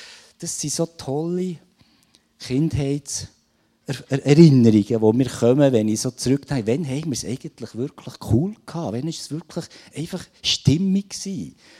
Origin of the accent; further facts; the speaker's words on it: Walkringen, Bern, Switzerland; ich bin in der Stadt Bern aufgewachsen. In einer Dreizimmer-Blockwohnung. Irgendwann ist die etwas eng geworden, bis 5-jährig. Ja, und dann sind wir auf das Land gezügelt, auf Walkringen, haben dort ein ehemaliges Bauernhaus kaufen